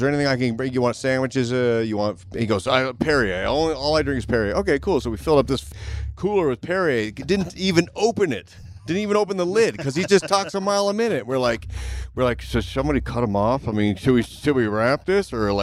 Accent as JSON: {"language": "English", "country": "Canada", "said": "Especially because I'm Canadian, so I think they give us a little extra love"}